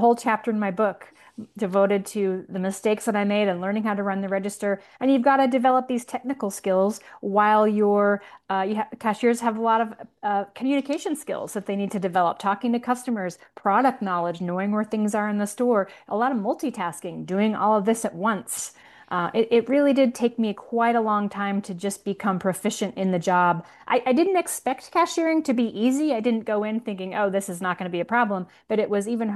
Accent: Utah, United States; I moved back to my home state of Utah to try to regroup, to make a new start, to figure out what was next for me.

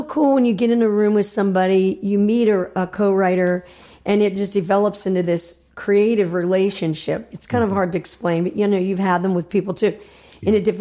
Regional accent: Ohio, United States; he's from Philly, I'm from Ohio, we're both from the north, so to speak

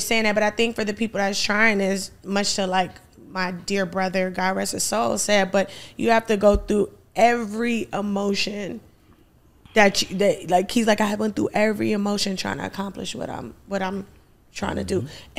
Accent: Compton, California, United States; I'm from Compton, after police, like, we know.

